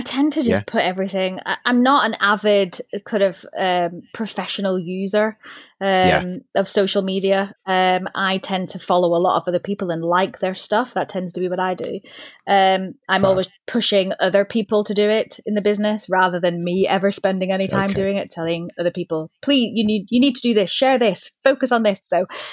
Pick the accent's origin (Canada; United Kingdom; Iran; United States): United Kingdom; Belfast, Northern Ireland; born there; also born or lived in Aden; I was born in Belfast to an African father and a Northern Irish mother.